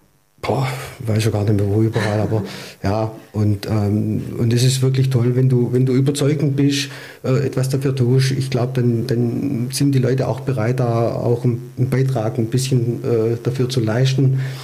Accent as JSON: {"language": "German", "town": "Reichenbach", "country": "Germany", "tie": "born or raised there", "said": "Städte, wo ich her bin, hier in Reichenbach, wo mein Lebensmittelpunkt natürlich seit Geburt ist, ja, und auch wo meine Wurzeln liegen"}